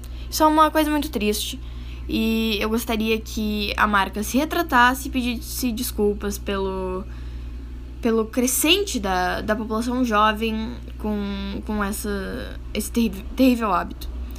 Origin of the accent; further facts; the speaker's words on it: Brazil; a vida segue e eu sou brasileira